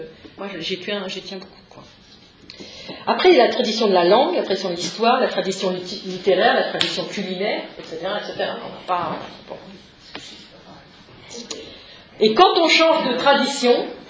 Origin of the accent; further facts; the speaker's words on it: France; chez nous en France